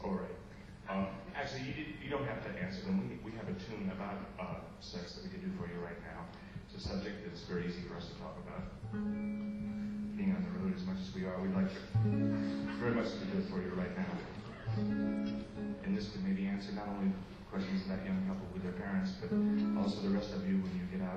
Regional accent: New York, United States; This is very interesting to me because this is my hometown. I know so little about it because I'm on the road all the time.

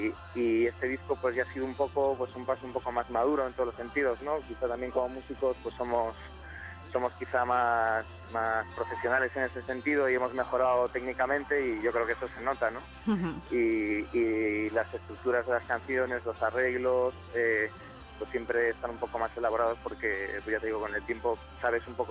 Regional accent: Galicia, Spain; salvo Raúl, que es de Barcelona, el resto somos gallegos

